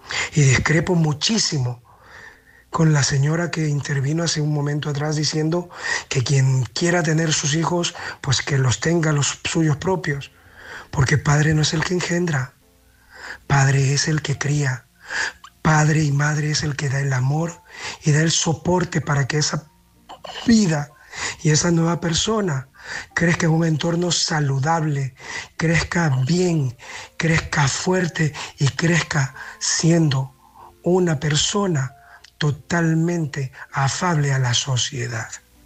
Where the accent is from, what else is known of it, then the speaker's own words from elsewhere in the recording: Barcelona, Catalonia, Spain; de Barcelona.